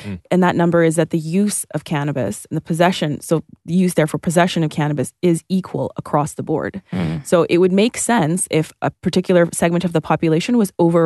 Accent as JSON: {"language": "English", "town": "Toronto", "region": "Ontario", "country": "Canada", "tie": "born or raised there", "said": "I grew up like in Northern Toronto on the border of Scarborough and North York, Victoria Park and Sheppard."}